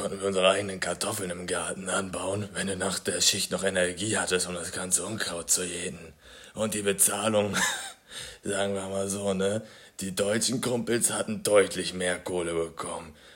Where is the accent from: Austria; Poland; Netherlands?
Poland; now in Germany; Ich bin damals auch aus Polen hierher gekommen. Voller Hoffnung, das sag ich euch. Voller Hoffnung, dass das Leben hier in Deutschland besser wird.